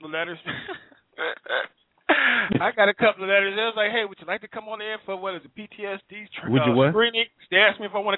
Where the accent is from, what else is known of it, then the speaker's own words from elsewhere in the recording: Chicago, Illinois, United States; I grew up in Chicago, so I was kind of like used to it, but I had never slept in it.